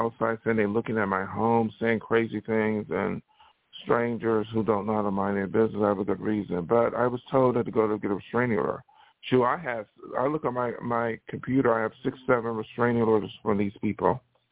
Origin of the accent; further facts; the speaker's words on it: Buffalo, New York, United States; I don't know nobody from Buffalo. That's my hometown.